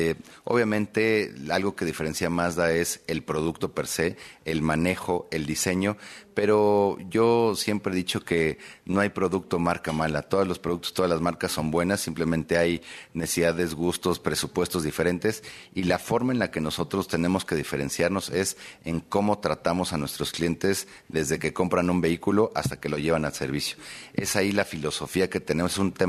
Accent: Mexico

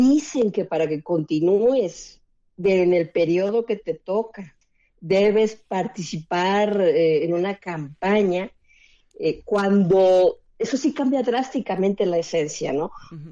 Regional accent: Mexico; como mexicana

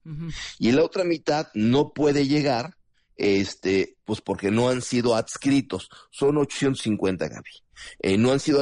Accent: Mexico; O sea, somos muchos mexicanos, no todos votan o votamos por Morena.

